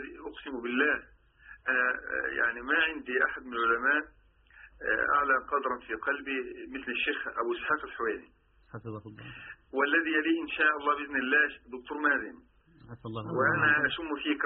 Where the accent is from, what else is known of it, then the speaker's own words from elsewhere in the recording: Egypt; إن شاء الله ما ينزل مصر بإذن الله أنا مصري لما ينزل مصر إن شاء الله نلتقي